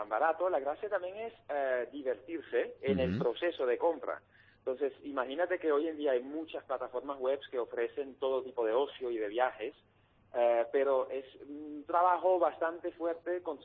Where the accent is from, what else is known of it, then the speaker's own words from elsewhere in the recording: Netherlands; moved away as an adult; now in Spain; Pero yo llevo casi toda mi vida viviendo, llevaba casi toda mi vida viviendo en Holanda, y hace 3 años me vine a España